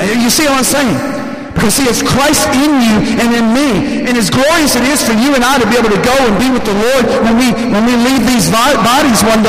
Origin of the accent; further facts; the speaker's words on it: the South, United States; I grew up in the Bible Belt, as some of you know